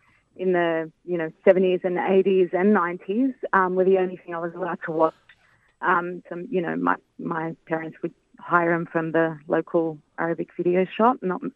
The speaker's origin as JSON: {"language": "English", "country": "Australia", "tie": "born there", "said": "I'm from a Lebanese background, and but I was born in Australia"}